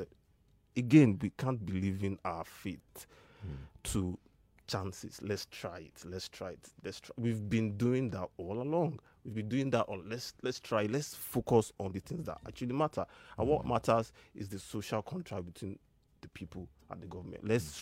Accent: Nigeria; being a Nigerian is probably one of the worst human experience on the planet.

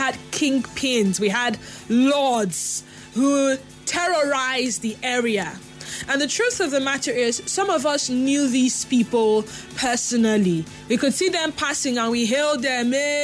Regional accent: Rivers, Nigeria; So I can say I'm from River State. To be honest, I mean, actually from Bayelsa State, but I have lived here all my life, long before the creation of Bayelsa State, to be precise. I was raised, or I grew up mainly in the town axis of this state.

